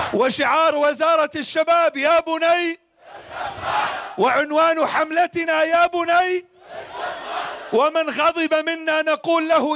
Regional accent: Jordan; قلت له: أنا من جوردن. صفن بدور على الأردن وين. ففي أحداث بالمنطقة العراق، فقلت له: أنا يعني جنب العراق.

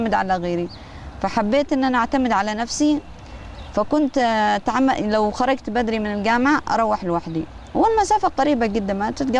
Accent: Yemen; لا انا يمنية

